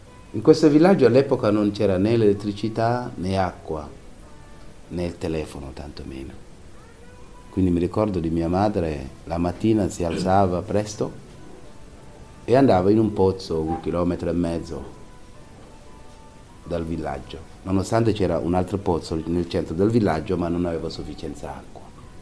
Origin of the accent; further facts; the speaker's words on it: Senegal; moved away as an adult; now in Italy; Sono nato in Senegal 40 anni fa, in un villaggio di 500 abitanti circa. All'epoca al villaggio c'era solo una casa fatta con i mattoni, il resto erano tutti capanne.